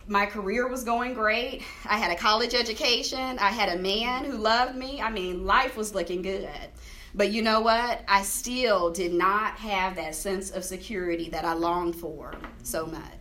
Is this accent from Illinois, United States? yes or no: no; Dayton, Ohio, United States; born there; I was born in Dayton, Ohio. I heard someone else was too. Yep, I was born in Dayton, Ohio. I am the youngest of three children.